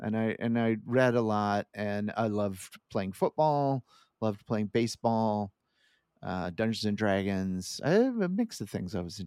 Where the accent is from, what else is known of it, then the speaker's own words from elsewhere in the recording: Bettendorf, Iowa, United States; also born or lived in Webster City, Iowa; I was born in Webster City, Iowa.